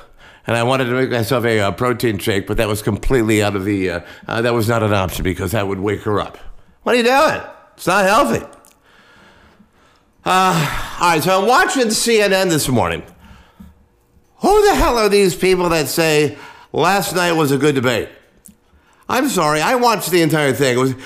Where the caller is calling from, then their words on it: West Palm Beach, Florida, United States; I come to you from West Palm Beach, Florida.